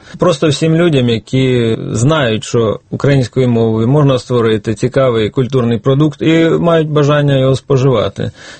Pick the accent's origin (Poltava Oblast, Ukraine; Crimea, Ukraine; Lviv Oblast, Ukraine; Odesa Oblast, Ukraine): Poltava Oblast, Ukraine; Poltava; Я сам виріс у Полтаві. Це достатньо русифікований регіон.